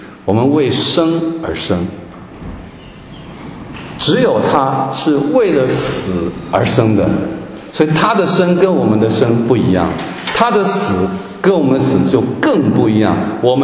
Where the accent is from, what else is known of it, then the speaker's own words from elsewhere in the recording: Taiwan; 我从台湾来，那粽子啊，我相信大陆也一样啊。